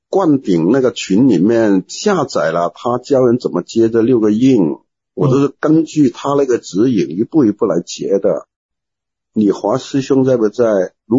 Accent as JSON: {"language": "Chinese", "town": "Guangzhou", "region": "Guangdong", "country": "China", "said": "广州人呢"}